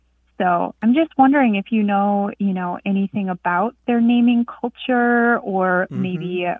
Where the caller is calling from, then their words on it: Marquette, Michigan, United States; I'm calling from Marquette, Michigan.